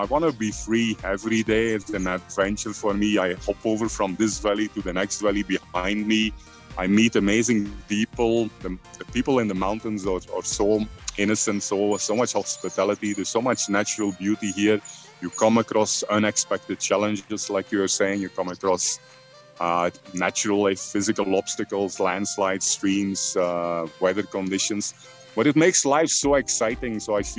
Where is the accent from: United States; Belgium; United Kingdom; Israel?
Belgium; English is a second language; moved away as an adult; now in India; Yeah, so I was born and brought up in Belgium, in like the center of Western Europe, you can say. Raised there, finished my studies.